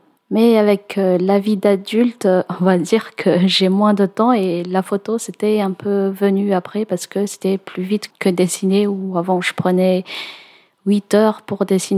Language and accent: French; Madagascar; now in France; J'ai grandi dans la brousse à Madagascar